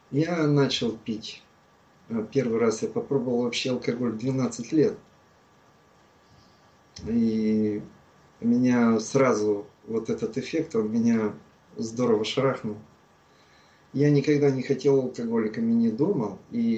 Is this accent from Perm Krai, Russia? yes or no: yes; Chaykovsky, Perm Krai, Russia; Как выяснилось, что я из Пермского края, город, ну, город Чайковский, Россия.